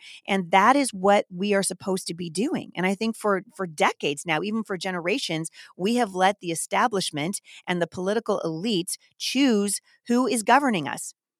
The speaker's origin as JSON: {"language": "English", "town": "Battle Ground", "region": "Washington", "country": "United States", "tie": "born or raised there", "said": "We have a campaign headquarters now in Battleground, Washington, which is my hometown."}